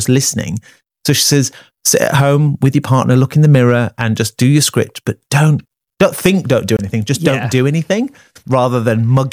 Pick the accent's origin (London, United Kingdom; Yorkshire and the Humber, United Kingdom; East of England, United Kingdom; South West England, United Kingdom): Yorkshire and the Humber, United Kingdom; Leeds; And they needed a Northern, I'm from Leeds, Asian, I'm half Pakistani.